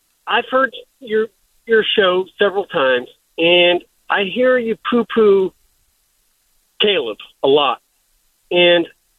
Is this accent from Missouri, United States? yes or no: no; Chicago, Illinois, United States; moved away as an adult; now in Myrtle Beach, United States; I grew up in Chicago.